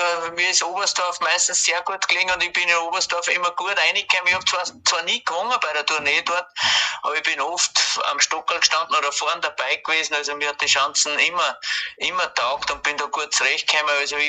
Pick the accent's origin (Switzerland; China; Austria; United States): Austria; als Österreicher sowieso immer ein Muss